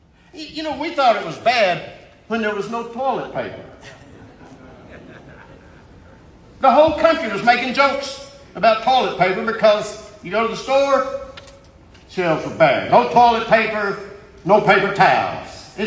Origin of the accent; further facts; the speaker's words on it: Texas, United States; I grew up out there in West Texas where the worms couldn't even survive.